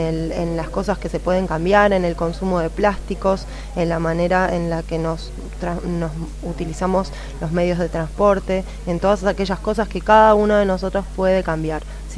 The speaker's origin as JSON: {"language": "Spanish", "region": "Montevideo", "country": "Uruguay", "said": "vengo de Uruguay, de la capital de Montevideo."}